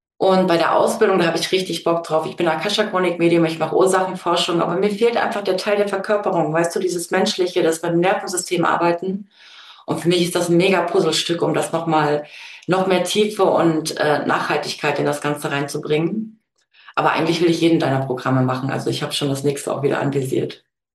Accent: Saxony, Germany; born there; now in Münster, Germany; Ja, ist genau NRW, Münster, also zwischen Münster, Steinfurt und Rheine wohne ich. Aber ich bin tatsächlich geboren in Sachsen.

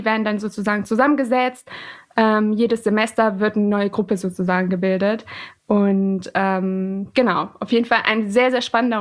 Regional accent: Eifel, Germany; Ich bin in Eifel geboren und ich habe eine Schwester, die ist, ich muss immer selber überlegen, die ist 23. Mein Bruder, der ist schon 22 und wir sind alle drei in Eifel geboren.

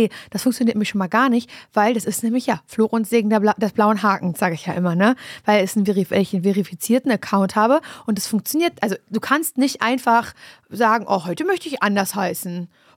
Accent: Mecklenburg-Vorpommern, Germany; accent: Mecklenburg dialect; Das ist meine Heimat, Mecklenburger Land.

